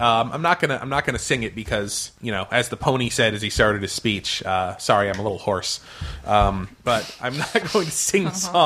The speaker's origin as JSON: {"language": "English", "region": "Connecticut", "country": "United States", "said": "And I'm like, that's the part of Connecticut that I'm from."}